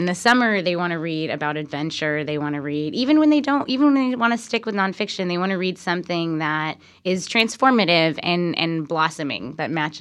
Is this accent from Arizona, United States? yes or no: no; Portland, Oregon, United States; I grew up in Portland, and I worked at the Lloyd Center Barnes & Noble for all of undergrad and even into grad school a bit.